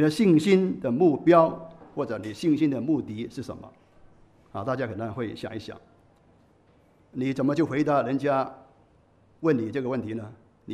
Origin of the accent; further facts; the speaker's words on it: Hong Kong; 那我们香港人都比较高寿了